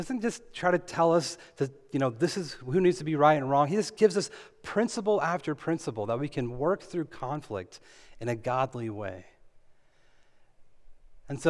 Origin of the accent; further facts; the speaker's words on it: California, United States; because I'm from California. I learned to preach without shoes on, okay?